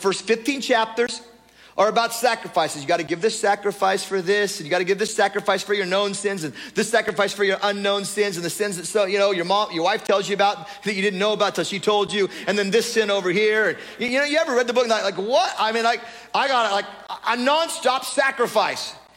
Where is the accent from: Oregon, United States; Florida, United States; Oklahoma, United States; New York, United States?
Oregon, United States; Back when I used to run in high school, every year I'd run at Cape Lookout in Oregon. I grew up on the Oregon coast.